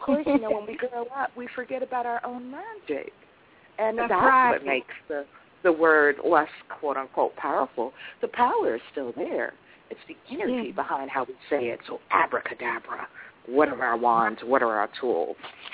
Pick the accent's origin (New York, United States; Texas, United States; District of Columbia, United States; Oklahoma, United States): District of Columbia, United States; Washington; A lot of people always said I talked funny growing up in Washington, D.C.